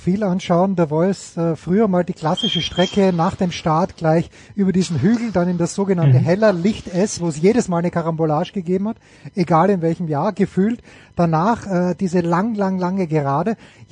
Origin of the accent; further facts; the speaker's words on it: Kreuzberg, Styria, Austria; Jedenfalls in der Steiermark, nicht weit von Judenburg, aber auch nicht weit von Kreuzberg, wo ich her bin.